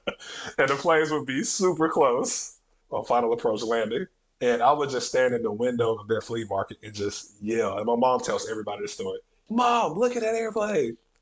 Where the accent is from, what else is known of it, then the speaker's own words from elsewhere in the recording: Atlanta, Georgia, United States; Once upon a time, I grew up in Atlanta in a minority community where not a lot of pilots look like me.